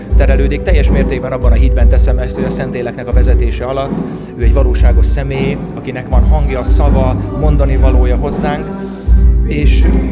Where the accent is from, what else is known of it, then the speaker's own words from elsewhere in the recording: Hungary; Mi itt magyarok vagyunk, magyar szívet akarjuk megszólítani magyar énekekkel, magyar hangon